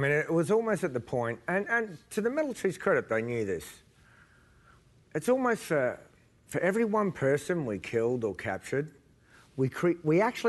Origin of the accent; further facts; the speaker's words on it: Australia; The furthest part of the planet you can possibly imagine.